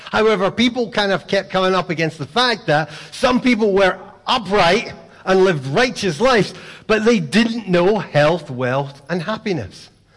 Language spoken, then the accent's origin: English; Scotland, United Kingdom; sometimes being Scottish, a lot of advantages, but sometimes it has a series of disadvantages.